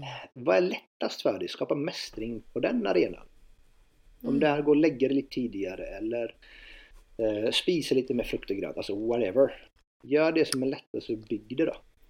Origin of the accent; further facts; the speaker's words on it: Sweden; moved away as an adult; now in Norway; När jag flyttade från Sverige. Jag flyttade hit när jag var runt 20. Jag bodde här jag är inne på mitt 14 år nu. Uppvuxen i Sverige, bodde i 17 år.